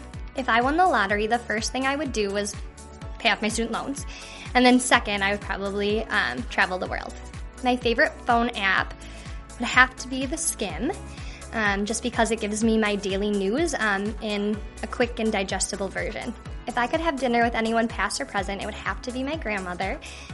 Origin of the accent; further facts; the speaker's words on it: Cottage Grove, Minnesota, United States; is my fourth year on the team, and I'm from Cottage Grove, Minnesota.